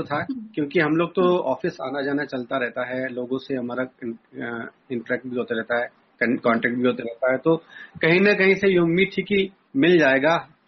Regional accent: Bhopal, Madhya Pradesh, India; सबसे पहले मैं मध्य प्रदेश भोपाल से हूँ और शासकीय सेवक हूँ

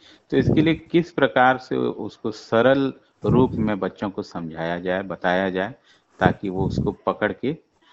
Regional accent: Saraipali, Chhattisgarh, India; मैं सराईपाली विकास खंड से हूँ

